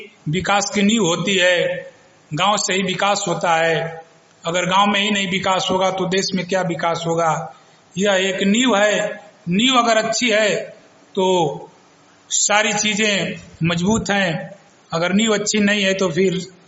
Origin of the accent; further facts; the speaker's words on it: Raipur, Uttar Pradesh, India; ग्राम प्रधान Raipur, block बिरनो, थाना मर्दा, जिला गाजीपुर का निवासी हूँ।